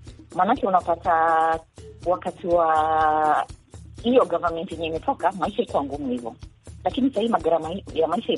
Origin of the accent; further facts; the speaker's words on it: Kenya; kama Mkenya mimi nalia